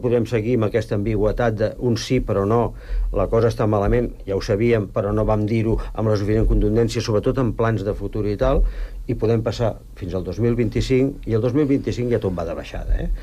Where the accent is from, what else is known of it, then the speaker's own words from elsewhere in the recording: Barcelona, Catalonia, Spain; jo soc de la Sagrada Família. La meva infantesa va passar en un barri que era industrial. Les casetes baixes van desaparèixer totes per fer cases de pisos. Després, per sort, em vaig poder traslladar a viure a Sarrià